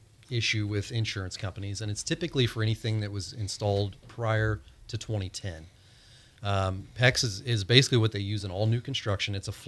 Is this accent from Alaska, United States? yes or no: no; Indiana, United States; now in Florida, United States; here in Florida, I know because I'm a transplant from Indiana.